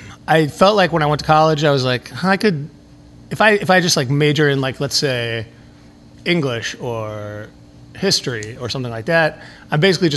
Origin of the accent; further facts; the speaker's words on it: Chicago, Illinois, United States; I grew up in Boys Town, which is not that far from where we are right now.